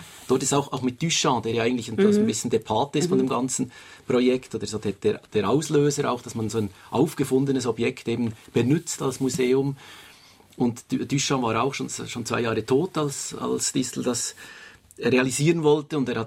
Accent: Bern, Switzerland; die ich als Berner Künstler kenne

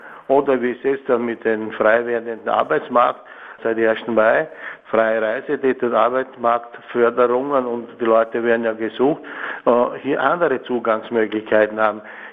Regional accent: Vienna, Austria; Bei uns in Österreich und in Wien sind die Autochtonen, die immer hier gelebt, so wie meine Familie, die über Jahrhunderte hier leben

